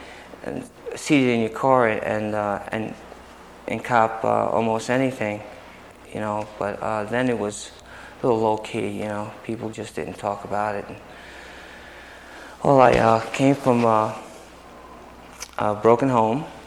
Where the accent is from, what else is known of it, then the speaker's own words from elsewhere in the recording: Brooklyn, New York, United States; Well, I was born and raised in South Brooklyn, all right. Like I mentioned, on Columbia Street, and during the 50s and the early 60s